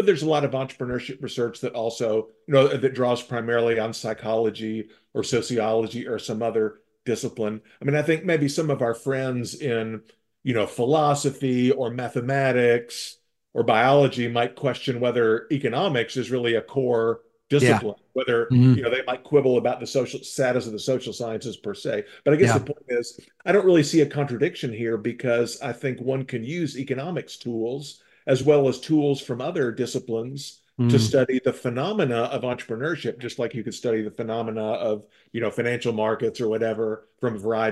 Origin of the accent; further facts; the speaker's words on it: Tennessee, United States; So I grew up near the Smoky Mountains in eastern Tennessee